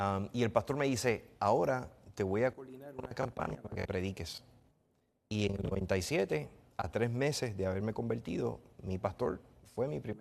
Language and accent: Spanish; Vieques, Puerto Rico; first language English; also born or lived in California; Yo me crié en Vieques, Puerto Rico.